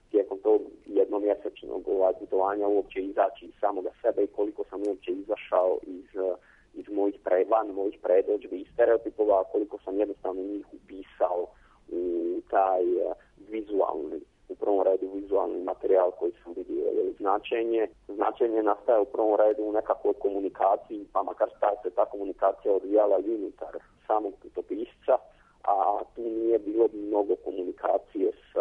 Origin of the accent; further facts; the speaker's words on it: Croatia; ja ipak dolazim iz Hrvatske